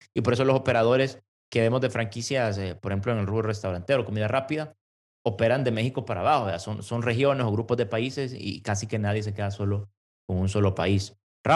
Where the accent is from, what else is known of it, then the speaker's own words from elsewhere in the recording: El Salvador; como región y como salvadoreños nos debemos sentir orgullosos.